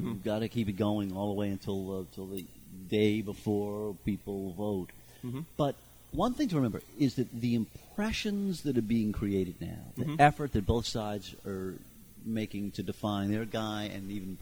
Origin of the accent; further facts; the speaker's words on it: Louisiana, United States; now in New York, United States; if you're somewhere like I am, living in New York, or like my home state of Louisiana